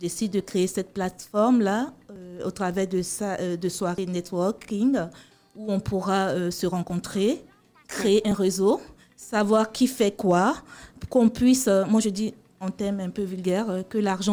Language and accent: French; Côte d’Ivoire; je suis ivoirienne, je connais mieux ici la situation.